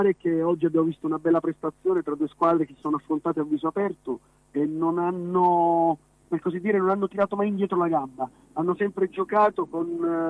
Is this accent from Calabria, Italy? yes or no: yes; Castrovillari, Calabria, Italy; sono nato e cresciuto qui a Castrovillari.